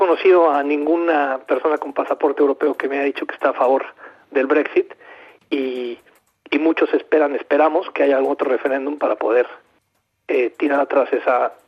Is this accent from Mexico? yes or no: yes; Mexico; También, y siendo mexicano, pues sigo bastante todo lo que está pasando